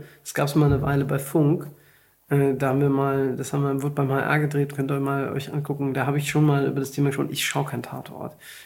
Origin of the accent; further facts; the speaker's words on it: Hesse, Germany; am Ende bin ich halt ein echter Hesse. Ich habe auch SCH-Problem.